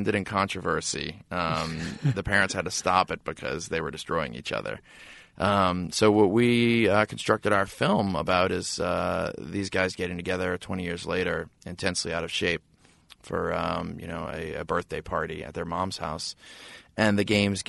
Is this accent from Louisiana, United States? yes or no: yes; New Orleans, Louisiana, United States; So there are these two brothers that we grew up with in New Orleans.